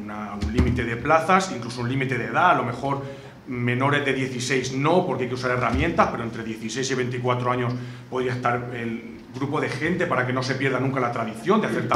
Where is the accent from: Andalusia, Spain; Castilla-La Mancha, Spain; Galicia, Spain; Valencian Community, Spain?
Castilla-La Mancha, Spain; Tobarra; Somos de Tobarra, la cuna del tambor.